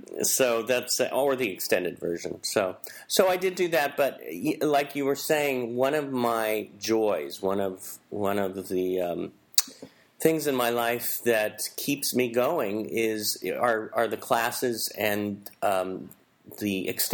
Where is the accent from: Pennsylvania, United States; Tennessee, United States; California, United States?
California, United States; I grew up in the Bay Area. I went to Kenyatta Junior College, graduated from San Francisco State.